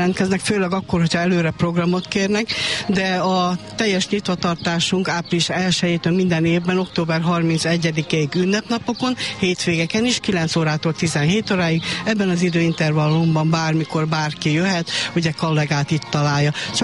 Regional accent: Dévaványa, Békés, Hungary; born or raised there

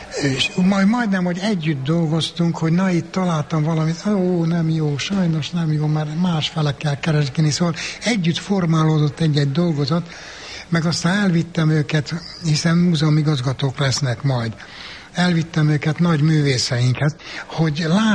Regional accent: Székely Land, Romania; Én székely vagyok, a legkeletibb magyar törzs egyik törzsökös tabja, amióta apám, anyám visszaemlékszik, és magam is, mind ott dőttünk fel, és odavalók vagyunk.

